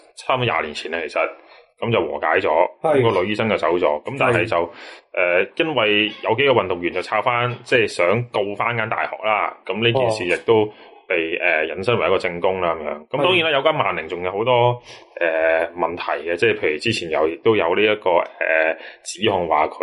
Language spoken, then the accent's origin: Cantonese; China; 我作为一个中国人，真系好难理解到西人嘅嗰种年轻人嗰啲文化